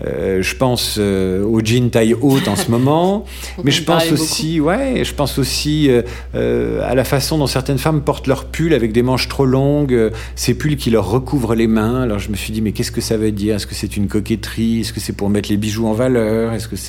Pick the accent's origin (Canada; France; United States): France; Marseille, Provence-Alpes-Côte d'Azur; also born or lived in Paris suburbs / Normandy; J'ai grandi en Normandie. Enfin, je suis né en banlieue parisienne. Ensuite, j'ai habité la Normandie. Et ensuite, mes parents, pour la période importante qu'est l'adolescence, ont vécu à Marseille. Donc moi, j'ai grandi adolescent à Marseille entre 1981 et 1987